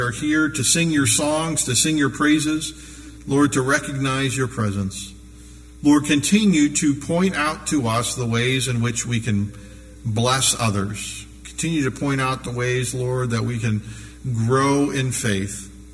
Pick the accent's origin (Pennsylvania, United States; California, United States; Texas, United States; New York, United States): Pennsylvania, United States; Erie; all these names that taught me as I was growing up in Trinity United Methodist Church up in Erie, Pennsylvania.